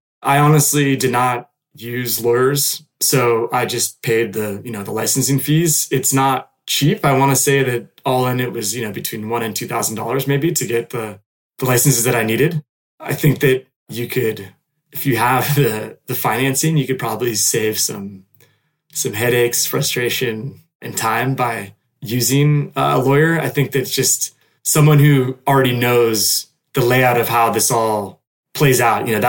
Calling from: France; I'm speaking from France.

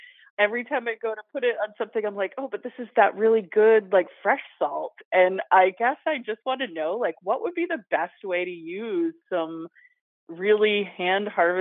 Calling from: Winthrop, Maine, United States; I am calling from Winthrop, Maine.

